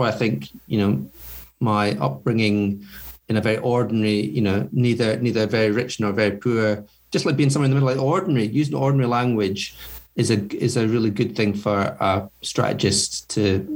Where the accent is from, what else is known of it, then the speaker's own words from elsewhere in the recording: Scotland, United Kingdom; because I'm Scottish and I like a drink